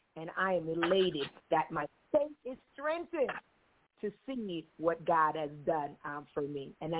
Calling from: Washington metropolitan area, United States; I'm calling from the Maryland D.C., Virginia area

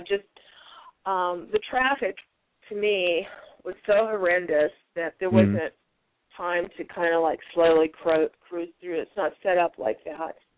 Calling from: Arizona, United States; I'm calling from the Cactus State, Arizona.

